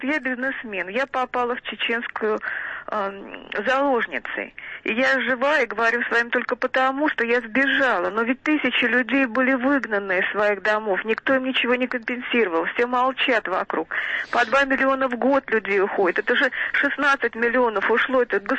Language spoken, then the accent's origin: Russian; Moscow, Russia; я москвичка.